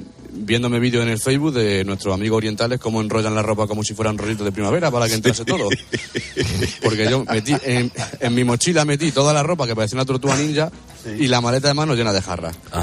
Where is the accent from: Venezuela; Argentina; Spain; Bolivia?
Spain; como buen español